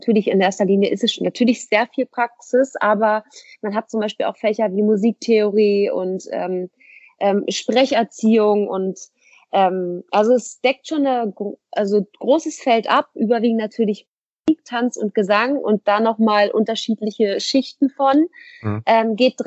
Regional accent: Hamburg, Germany; aber ich laufe jetzt hier nicht rum und sage, oh, ich komme übrigens aus Hamburg.

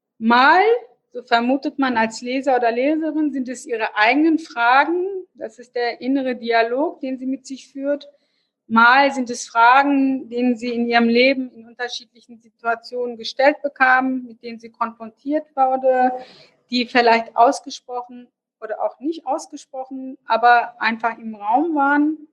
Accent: Hanover, Lower Saxony, Germany; als Hannoveranerin

